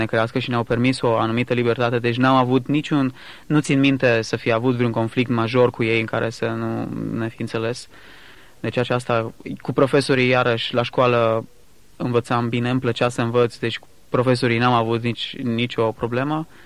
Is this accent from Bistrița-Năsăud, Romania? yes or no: no; Sibiu, Sibiu County, Romania; now in Timișoara, Romania; Sunt deloc din Sibiu și am absolvit o școală, o facultate în Timișoara, după care de 5 ani de zile am rămas mai departe în Timișoara.